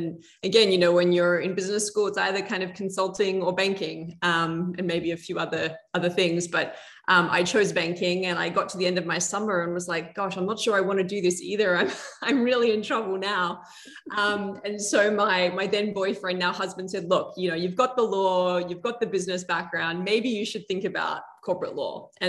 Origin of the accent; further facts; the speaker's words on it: Australia; Well, I was born and bred in Australia, the child of immigrant parents.